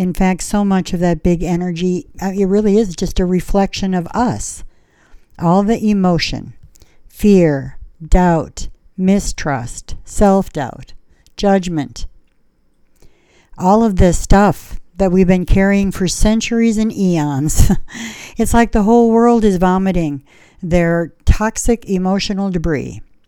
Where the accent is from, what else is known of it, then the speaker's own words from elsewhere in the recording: Iowa, United States; And growing up in Iowa, it was always time to go back to school, right?